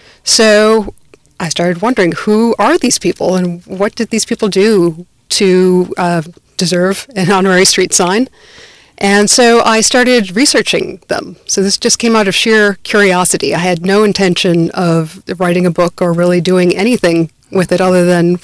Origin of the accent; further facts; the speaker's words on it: Milwaukee, Wisconsin, United States; now in Chicago, United States; Well, I'm not originally from Chicago. I actually grew up not too far away in Milwaukee. That's where I was born and raised. But I've been in Chicago for more than 20 years